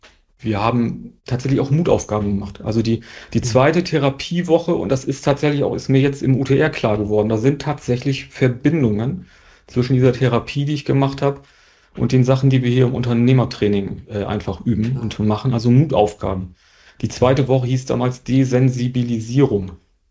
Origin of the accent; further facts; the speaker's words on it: Northern Germany, Germany; bei uns im Norden, in Norddeutschland